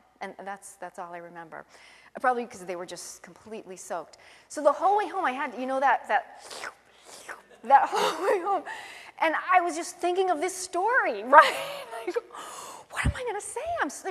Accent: Billerica, Massachusetts, United States; When I was a little girl, we grew up in Billerica, Massachusetts. And we lived on a dead-end street.

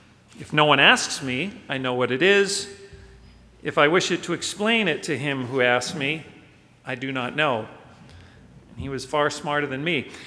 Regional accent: Duxbury, Massachusetts, United States; In my youth, growing up in Duxbury

